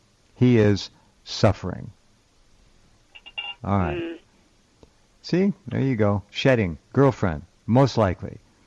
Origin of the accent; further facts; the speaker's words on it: France; We are from France. Natural medicine is prohibited here and unknown.